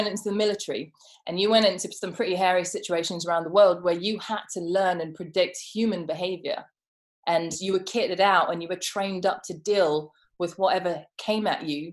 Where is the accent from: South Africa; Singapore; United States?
South Africa; Johannesburg, Gauteng; because I grew up in Johannesburg, which is, as you probably know, a concrete city.